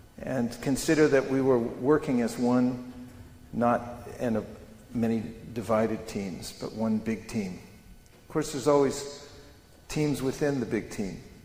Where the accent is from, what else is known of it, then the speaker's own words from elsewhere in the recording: California, United States; I come from Silicon Valley. There people are always looking for venture capital.